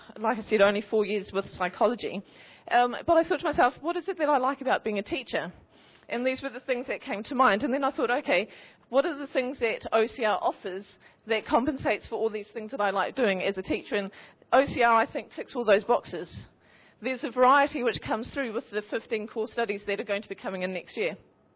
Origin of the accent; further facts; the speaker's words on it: New Zealand; moved away as an adult; now in England; But I'm from New Zealand originally. And I've been in England now for this is my fourth year teaching psychology